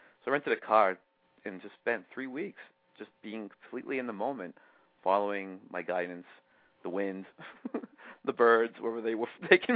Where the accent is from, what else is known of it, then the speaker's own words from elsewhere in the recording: New England, United States; now in Sedona, United States; But, yeah, I grew up over in New England, and then I ended up coming out to Sedona as a pilgrimage.